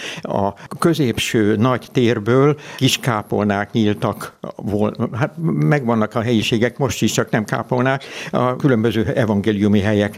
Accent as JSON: {"language": "Hungarian", "region": "Budapest", "country": "Hungary", "tie": "born or raised there", "said": "Budapesten születtem, de nem itt, hanem a Népliget közelében. Édesapám 1937-ben építette ezt a házat, ezt a családi házat, és 1937-ben költöztünk ide, erre a helyre."}